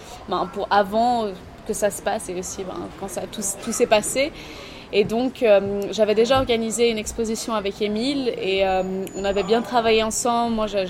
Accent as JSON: {"language": "French", "region": "Geneva", "country": "Switzerland", "moved": "as an adult", "lives_now": "New Zealand", "said": "Et je suis de Genève, mais là ça fait 5 ans que je vis en Nouvelle-Zélande."}